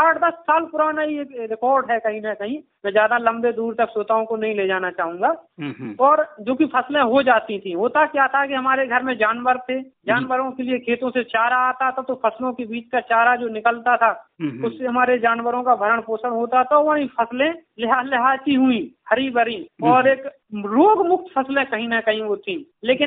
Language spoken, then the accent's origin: Hindi; Bangua, Uttar Pradesh, India; और मैं ग्राम बनगुआ का, जिला झांसी का ही रहने वाला हूँ।